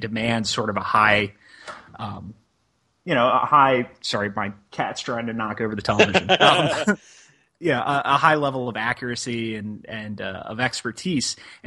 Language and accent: English; New Jersey, United States; I actually, even growing up in New Jersey, hockey was probably the number one sport in my town just because it's Flyers country.